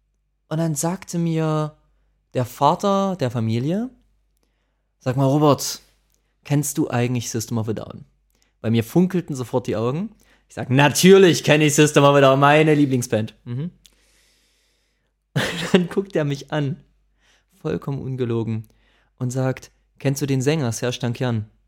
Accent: Armenia; Ich bin auch Armenier, ja. richtig.

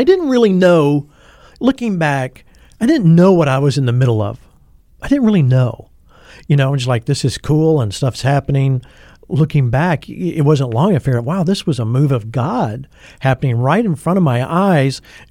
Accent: Atlanta, Georgia, United States; Growing up in Atlanta, Georgia, where I'm from, we were attending a denominational church

